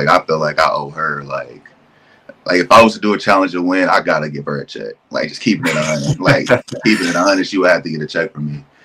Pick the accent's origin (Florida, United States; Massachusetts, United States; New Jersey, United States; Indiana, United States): Indiana, United States; So like I'm from Indiana. So if you're from Indiana, the first thing you know is play basketball.